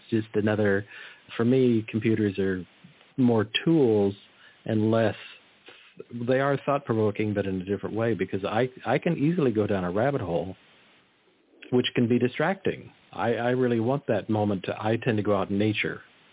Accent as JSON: {"language": "English", "region": "California", "country": "United States", "tie": "born or raised there", "said": "I grew up in the Monterey Peninsula. So I grew up in Ansel Adams land."}